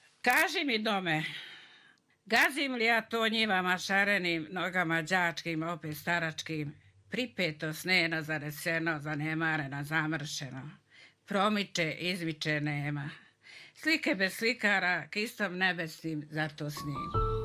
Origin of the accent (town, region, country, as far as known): Kotor Varoš, Republika Srpska, Bosnia & Herzegovina; born there